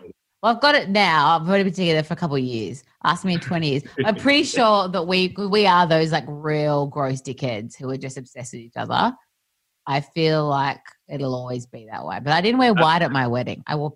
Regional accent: Lebanon; I'm from Lebanon. We're Lebanese.

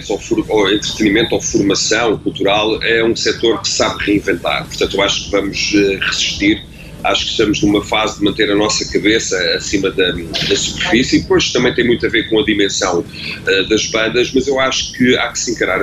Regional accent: Portugal; Nós, como bons portugueses, fomos, ou não sei se os portugueses são assim

